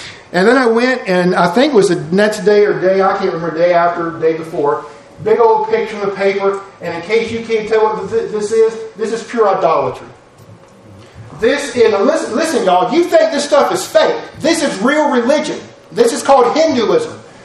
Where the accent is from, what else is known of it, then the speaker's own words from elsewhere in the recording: Caroline County, United States; Unfortunately, this is from my hometown, Caroline County.